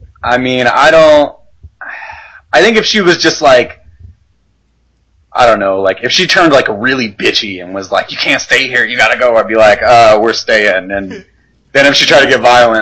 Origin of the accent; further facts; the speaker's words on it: South Carolina, United States; Well, hold on, because I grew up in South Carolina.